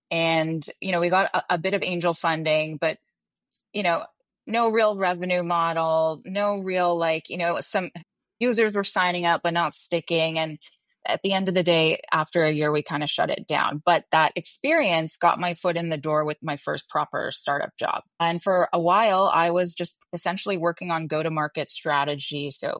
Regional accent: Montreal, Quebec, Canada; So I'm actually from Montreal, Canada. Grew up there, born and raised. Went to college there.

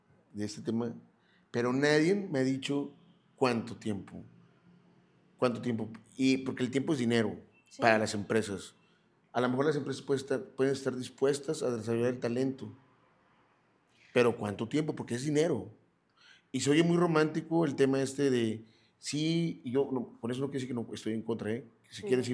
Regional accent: Tuxpan, Veracruz, Mexico; Ey, yo también soy de por ahí. Yo soy de Tuxpan.

